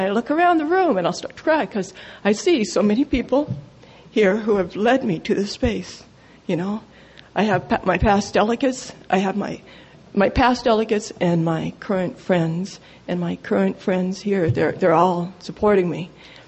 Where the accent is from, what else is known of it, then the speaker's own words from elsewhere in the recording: West Virginia, United States; I am from West Virginia, but if in case I blow it, I'm going to go seek amnesty in Canada.